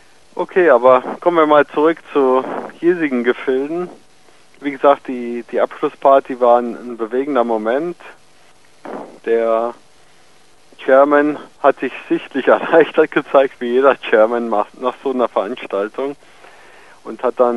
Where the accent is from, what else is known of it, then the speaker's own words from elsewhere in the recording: Germany; Man war als Deutscher, wir waren ja jetzt insgesamt vier deutsche Teilnehmer